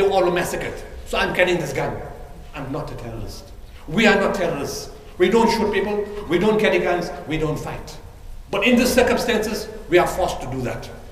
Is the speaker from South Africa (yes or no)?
yes; South Africa; Who are you? Where are you from? South Africa. South Africa? You coming from that side all the way to here?